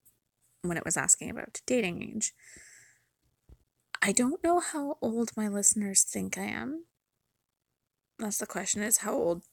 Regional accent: Canada; accent: Canadian; So there's some words in here that may or may not bring out my Canadian accent.

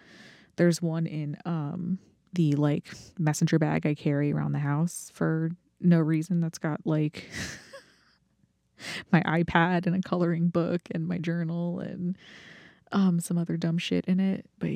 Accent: Florida, United States; I have had exotic animals before. I am from Florida after all.

